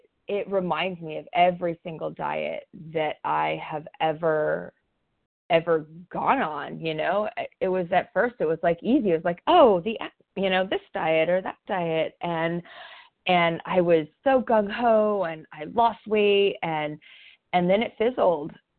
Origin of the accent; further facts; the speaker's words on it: California, United States; I'm from Southern California as well.